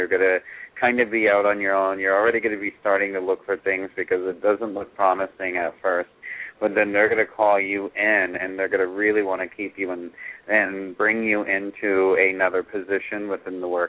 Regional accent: Florida, United States; That is so weird because I'm from Florida

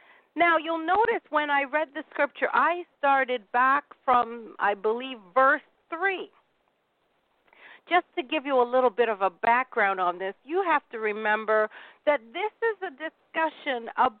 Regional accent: United Kingdom; that is my go-to dictionary because I am British, praise God.

